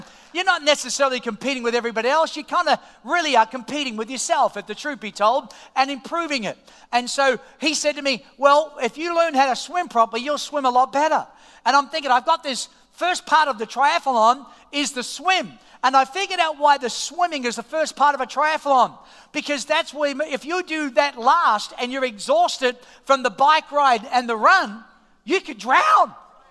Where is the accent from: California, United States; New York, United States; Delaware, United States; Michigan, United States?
New York, United States; Queens; born there; I was born in Queens.